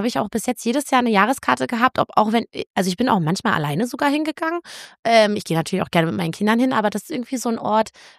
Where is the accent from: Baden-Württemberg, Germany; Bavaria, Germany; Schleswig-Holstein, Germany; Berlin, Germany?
Berlin, Germany; Für mich als Berlinerin war das erstmal ein Kulturschock